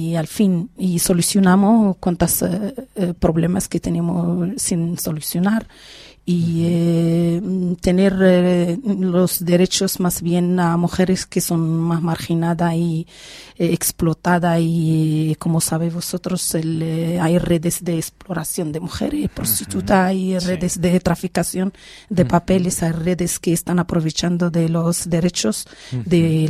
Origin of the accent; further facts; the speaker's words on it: Morocco; Nosotros venimos, yo creo que la tercera, el tercer plan, que somos los marroquíes